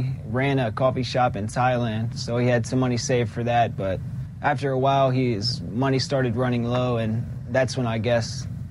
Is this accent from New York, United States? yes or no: no; Alexandria, Virginia, United States; Yes, I'm from Alexandria, Virginia.